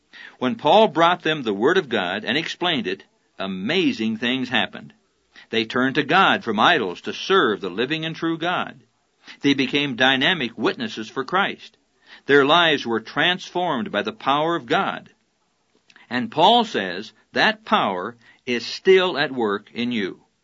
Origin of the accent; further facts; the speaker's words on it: Neola, Iowa, United States; When I was a kid growing up in Neola, Iowa, population 900